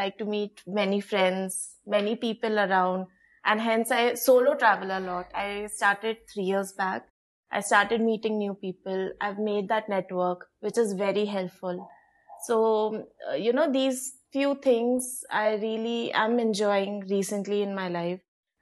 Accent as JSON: {"language": "English", "town": "Nagpur", "region": "Maharashtra", "country": "India", "lives_now": "Bangalore, India", "said": "I'm not from Bangalore. I came from Nagpur to do my master's in psychology."}